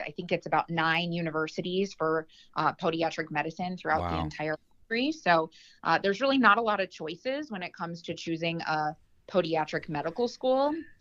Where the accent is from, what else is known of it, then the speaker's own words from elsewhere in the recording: Albuquerque, New Mexico, United States; But I really say that I grew up and I'm really from Albuquerque, New Mexico.